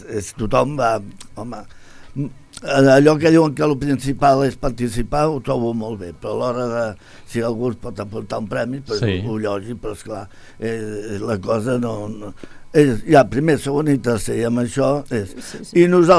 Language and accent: Catalan; Barcelona, Catalonia, Spain; jo soc fill del barri de Gràcia, de Barcelona, i he pujat amb això.